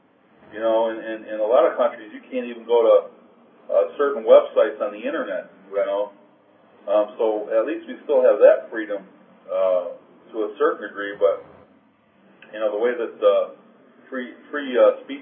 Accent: Detroit, Michigan, United States; This is kind of near and dear to my heart because I'm from Detroit.

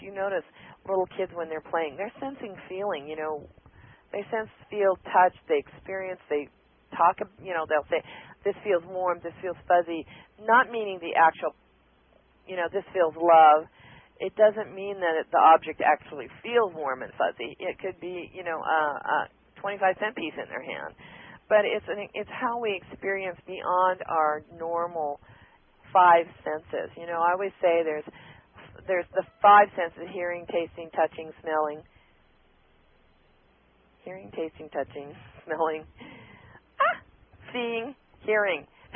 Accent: Washington, United States; born there; because he was born in the South and I was born in Washington.

